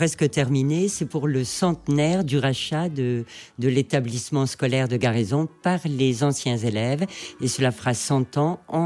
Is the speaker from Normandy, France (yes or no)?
no; Toulouse, Occitanie, France; born there; moi, je suis née à Toulouse. Et mon père, qui était officier dans l'armée de l'air, finalement, j'ai fait mes études aussi bien à Tahiti qu'à Alger, qu'à Reims ou...